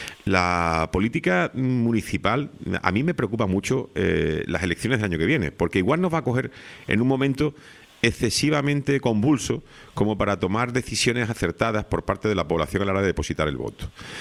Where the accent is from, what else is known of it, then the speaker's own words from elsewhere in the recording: Canary Islands, Spain; Soy muy norteño y me gusta mucho mi norte, además me muevo por aquí.